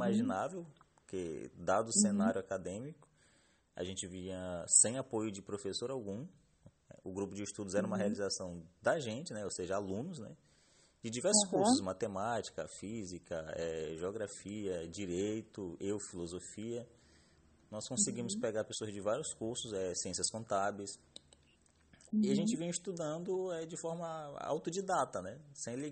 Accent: Maranhão, Brazil; Eu morava na Casa dos Estudantes da UFMA. Eu sou maranhense do interior, né? Eu vim do interior do Maranhão. Para fazer faculdade

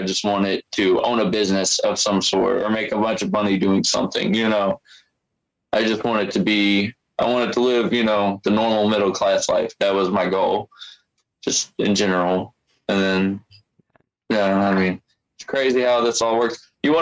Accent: Kentucky, United States; I have ADHD and I'm from Kentucky, so my fucking education level is not the highest in general.

